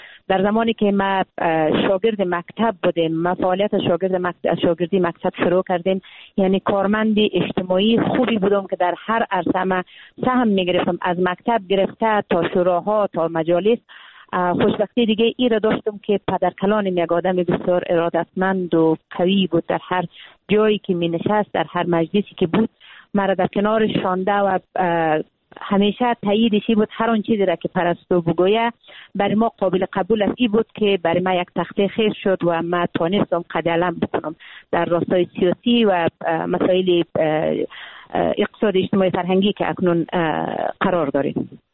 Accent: Afghanistan; ما در جنگ تولد شدیم، در جنگ بزرگ شدیم و اکنون به خاطر رسیدن به صلح ما تلاش میکنیم

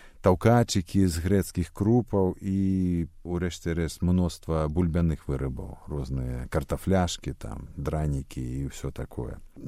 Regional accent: Minsk, Belarus; Ми обидва народилися і виросли у Мінську і вельми болюче переживаємо поступову страту нашим городам свого історичного обличчя.

